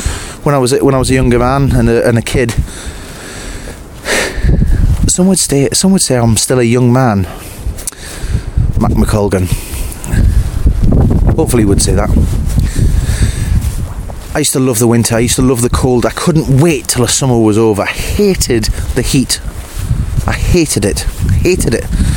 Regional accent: Hexham, North East England, United Kingdom; Where I come from, I come from Hexham originally, in Northumberland, and not too far away from the Roman Wall, and of course the Pennines are fairly close by and the Cheviots are close

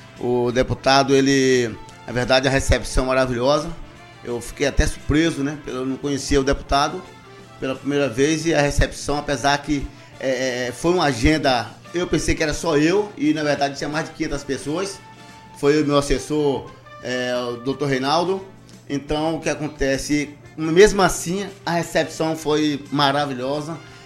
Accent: Bahia, Brazil; Então, realmente, adotei, sou baiano, conhecido como baiano há 30 anos.

